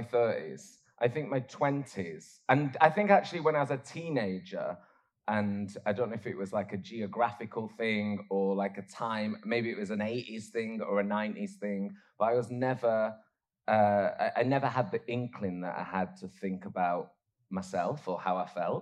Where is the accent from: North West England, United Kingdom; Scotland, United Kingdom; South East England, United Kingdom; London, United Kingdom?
North West England, United Kingdom; Oldham; growing up in Oldham, I couldn't be like, I want to love myself.